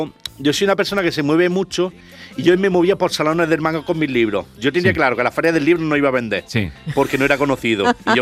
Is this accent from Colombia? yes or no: no; Andalusia, Spain; born there; Granada, que es donde yo nací, en Huertortaja, en Granada